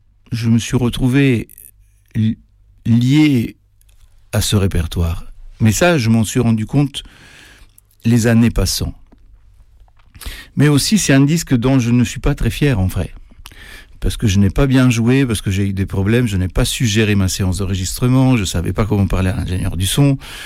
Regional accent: Italy; now in Paris, France; j'ai quitté l'Italie, j'ai fait des tas de choses diverses et variées. En arrivant à Paris, j'ai pas mal galéré, d'ailleurs, que cela soit dit en passant, c'était une époque où il fallait des papiers, même pour un Italien

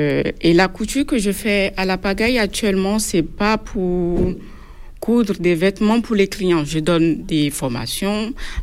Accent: Benin; now in France; je suis couturière, j'ai 38 ans, je suis béninoise. J'ai travaillé dans la couture pendant 15 ans et ça fait 5 ans que je suis en France

